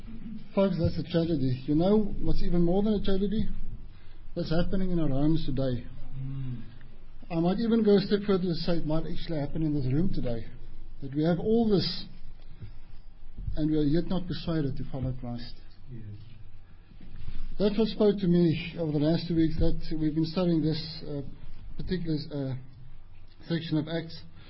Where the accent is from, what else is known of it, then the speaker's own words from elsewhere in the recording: South Africa; first language af; English is a second language; My accent came brutal. I'm Afrikaans-speaking South African, so Kieran can tell you my accent is brutal.